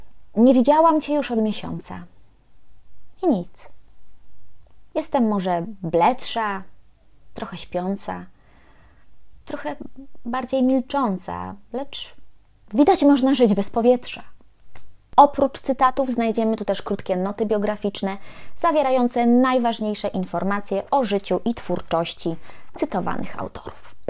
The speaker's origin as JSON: {"language": "Polish", "town": "Kraków", "region": "Lesser Poland", "country": "Poland", "said": "usłyszawszy, że jestem z Krakowa"}